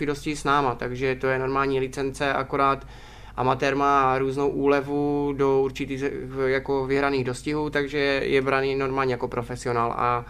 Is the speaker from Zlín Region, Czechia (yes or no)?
yes; Napajedla, Zlín Region, Czechia; Já jsem vyrůstal na Hřebčíně v Napajedlích, takže jsem měl koně, když jsem otevřel dveře hnedka u baráku